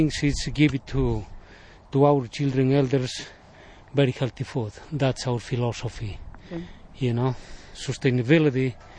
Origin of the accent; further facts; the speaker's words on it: Bolivia; I'm from South America. Bolivia is my home. I'm part of the Quechua Indian people, or the Inca people